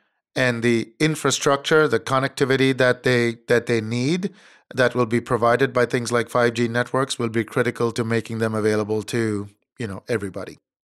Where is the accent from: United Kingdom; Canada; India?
India; moved away as an adult; now in United States; So I was born and raised in India.